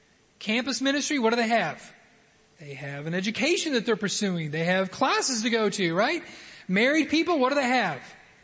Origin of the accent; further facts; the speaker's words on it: Oklahoma, United States; I'm not from Greece. I'm from Oklahoma. We don't speak a lot of Greek in Oklahoma.